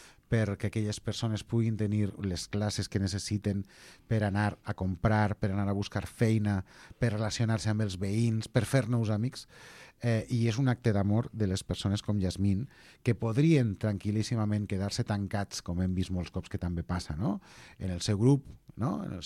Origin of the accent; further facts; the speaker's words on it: Castelló, Valencian Community, Spain; Jo no soc català, jo soc de Castelló, soy valenciano